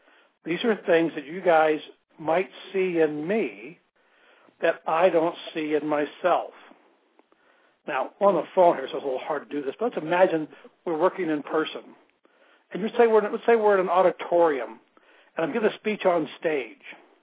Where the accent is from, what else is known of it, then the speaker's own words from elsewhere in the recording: Cleveland, Ohio, United States; You know I'm from Cleveland, which is, I don't know, positive or negative, but you know I'm from Cleveland, and I like Texans.